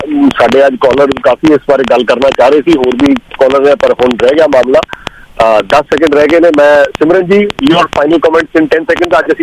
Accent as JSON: {"language": "Punjabi", "region": "Punjab", "country": "India", "said": "ਮੈਨੂੰ ਇਸ ਗੱਲ 'ਚ ਕੋਈ ਸ਼ਰਮ ਥੋੜ੍ਹੀ ਆ ਕਿ ਠੀਕ ਆ ਜੀ ਮੈਂ ਇੰਡੀਆ ਤੋਂ ਆ ਜਾਂ ਪੰਜਾਬ ਤੋਂ ਆ ਜਾਂ ਅਸੀਂ ਰਾਜਪੂਤ ਹਾਂ"}